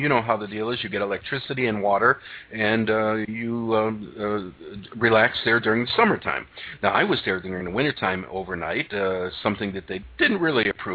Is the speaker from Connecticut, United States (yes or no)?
yes; Connecticut, United States; now in Priest River, United States; returning to Connecticut, I lived there for 3 years, my home state, and I decided I wanted to go out west.